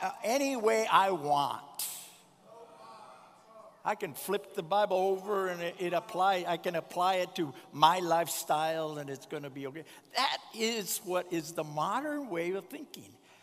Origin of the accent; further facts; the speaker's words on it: Saginaw, Michigan, United States; We grew up in Saginaw.